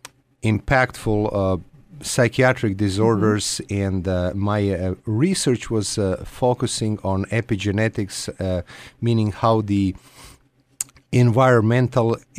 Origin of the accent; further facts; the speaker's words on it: Croatia; English is a second language; moved away as an adult; now in United States; I was born and raised in Croatia. I started to work as a psychiatrist there